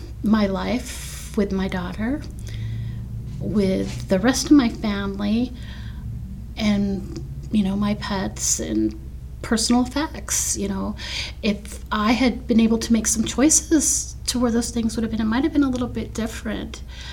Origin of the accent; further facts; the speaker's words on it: Tucson, Arizona, United States; I'm originally from Tucson, Arizona. I came here for a longevity summit. I was a guest speaker. I became ill and was unable to go back home to Arizona.